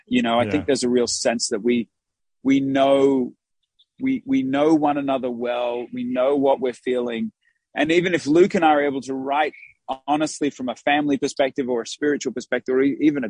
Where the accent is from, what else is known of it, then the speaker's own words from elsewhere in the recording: Australia; anytime an American is like, man, where are you from? They're like, are you from South Africa? I'm like, no, man, I love Africa, but we're from Australia.